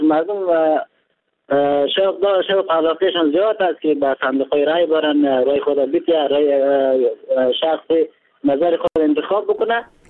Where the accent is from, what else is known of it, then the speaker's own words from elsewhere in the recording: Samangan, Afghanistan; من از ولسوالی رضواب هستم و ولایت سمنگان هستم